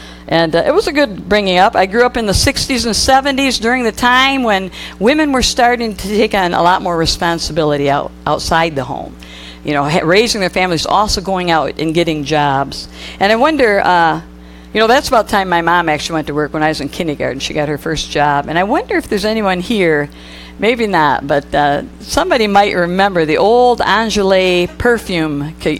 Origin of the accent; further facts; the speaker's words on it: Potterville, Michigan, United States; They wanted to get us out of the big city, I guess, into a small town. And I was raised out there in Potterville, went to school and everything in Potterville.